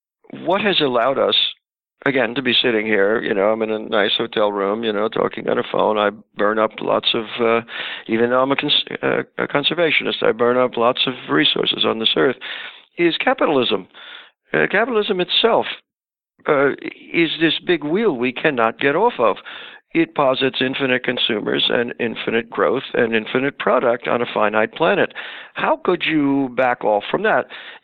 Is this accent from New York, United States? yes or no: yes; New York, United States; when I was a kid growing up in New York, there was no notion of a limit of resources.